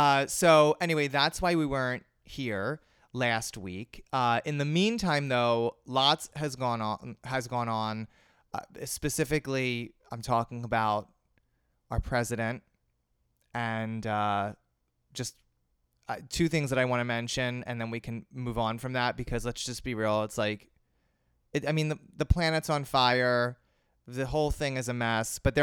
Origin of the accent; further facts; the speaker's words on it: Margate, New Jersey, United States; in my hometown in Margate, New Jersey, which is a small seaside town just outside of Atlantic City